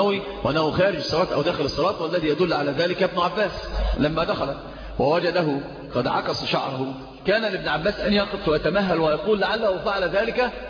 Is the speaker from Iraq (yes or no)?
no; Egypt; المرأة اللي عندنا في مصر يسمونها كحكة